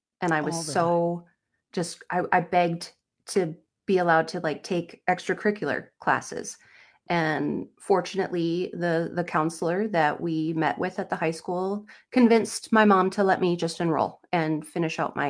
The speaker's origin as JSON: {"language": "English", "town": "Sparta", "region": "Wisconsin", "country": "United States", "tie": "born or raised there", "said": "A little central-ish Wisconsin. Okay. I grew up in the Thomas Sparta area."}